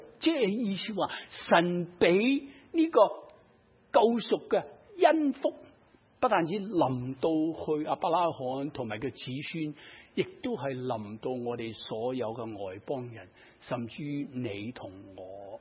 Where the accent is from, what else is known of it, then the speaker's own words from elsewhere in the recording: China; 古代好似我哋中国人系为农嘅